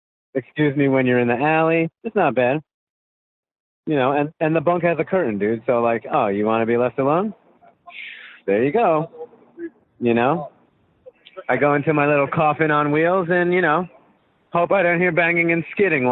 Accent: New York, United States; And we're from New York, so anywhere we go, everybody's always like, oh, you're not from around here.

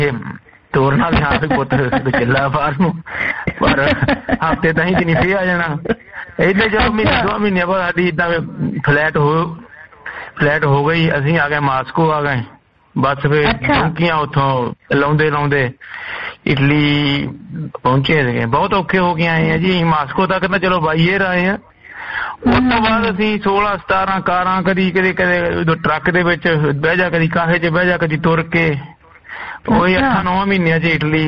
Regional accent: Punjab, India; moved away as an adult; also born or lived in Italy; now in England, United Kingdom; ਪੰਜਾਬ ਜੀ ਉਦੋਂ ਮੈਂ ਸੀਗਾ ਭੈਣ ਜੀ ਕੋਈ 24 ਸਾਲ ਦਾ ਸੀ।

